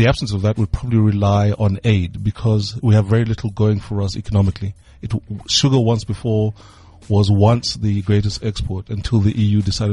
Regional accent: Eswatini; moved away as an adult; now in South Africa; Yeah, I'm very much Swazi.

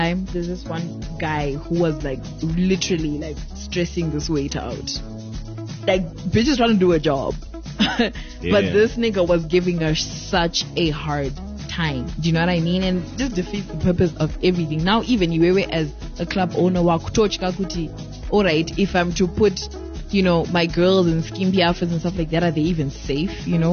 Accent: Zimbabwe; feel like as Zimbabweans, we don't have that.

